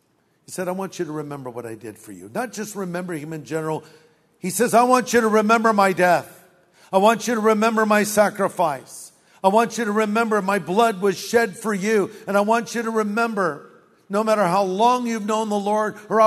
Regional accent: United States; I'm an American. I'm happy to be an American.

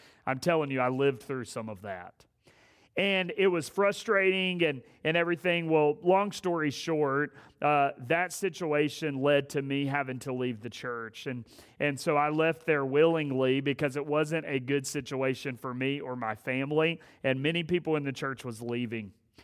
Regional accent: Asheboro, North Carolina, United States; I grew up in Asheboro, North Carolina, and so I got hired at my home church

